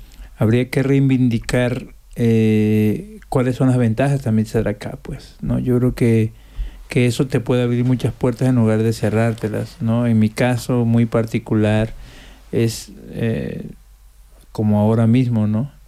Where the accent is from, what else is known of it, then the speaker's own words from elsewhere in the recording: Tabasco, Mexico; moved away as an adult; No, pues yo soy mexicano, soy de Tabasco, que es el lugar donde yo nací, ¿no?